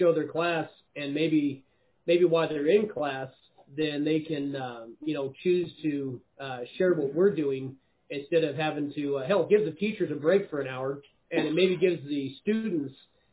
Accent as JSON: {"language": "English", "town": "Olathe", "region": "Kansas", "country": "United States", "said": "And I'm basically from Olathe, so I've reached out to the Olathe Public Schools"}